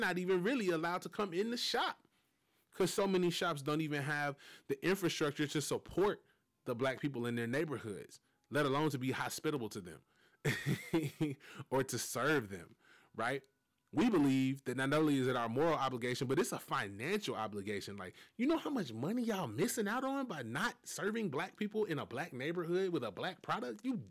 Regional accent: Memphis, Tennessee, United States; I'm from Memphis, man.

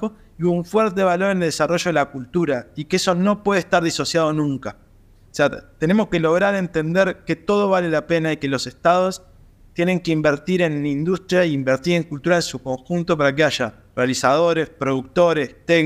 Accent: Uruguay; hola, soy uruguayo.

